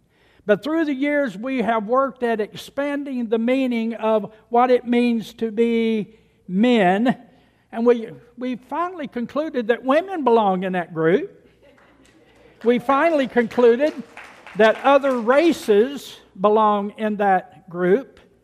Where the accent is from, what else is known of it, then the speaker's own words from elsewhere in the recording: United States; But I was born here. I live here. I am a citizen of this great country, this great experiment in constitutional freedom.